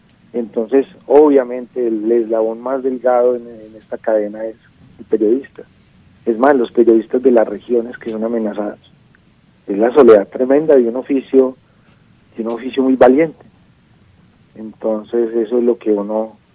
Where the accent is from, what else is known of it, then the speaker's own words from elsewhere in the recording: Colombia; esos somos los colombianos